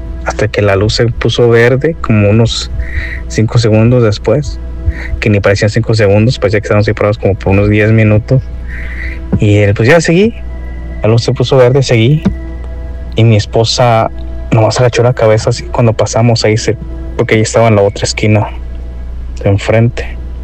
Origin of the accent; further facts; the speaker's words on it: Livermore, California, United States; de Livermore, California.